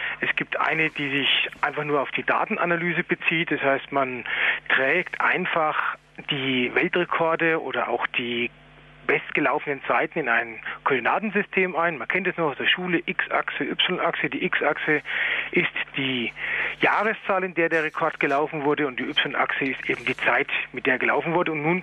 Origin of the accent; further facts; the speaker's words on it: Bavaria, Germany; Ich komme ja aus Bayern, da hat man ja sowas.